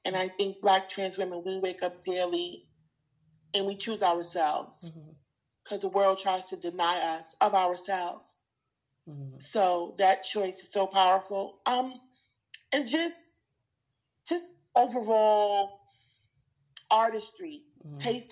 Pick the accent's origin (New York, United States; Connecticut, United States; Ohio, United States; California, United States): New York, United States; New York City; So, I'm from New York, born and raised in Queens, in Brooklyn.